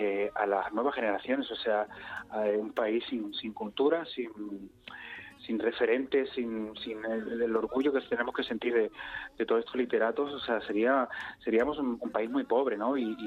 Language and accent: Spanish; Badalona, Catalonia, Spain; Pero soy de Badalona, reivindico también mi barrio, mi tierra, ¿no?